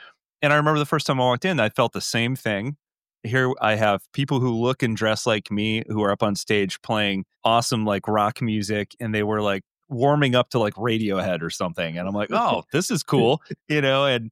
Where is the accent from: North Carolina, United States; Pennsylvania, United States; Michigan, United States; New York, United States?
Michigan, United States; Detroit; born there; now in Columbus, United States; I was born in Detroit. And so I am, there's no torn about it. I moved down to Columbus